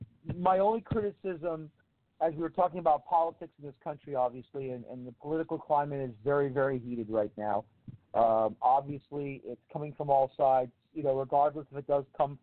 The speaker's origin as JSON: {"language": "English", "town": "New York City", "region": "New York", "country": "United States", "tie": "born or raised there", "said": "you're going to take an emergency flight to New York City, my hometown"}